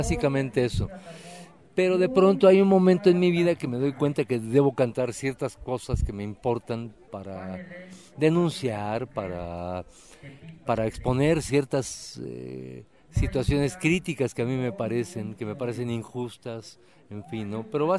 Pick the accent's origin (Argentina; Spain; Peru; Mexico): Mexico; Mexico City; y vengo de la Ciudad de México.